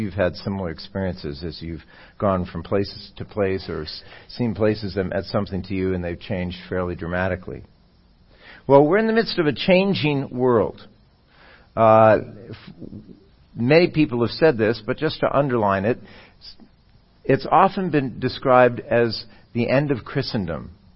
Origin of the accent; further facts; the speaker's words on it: Westport, Connecticut, United States; I went to my hometown, which is Westport, Connecticut. And I hadn't been there for some time, really, to look around.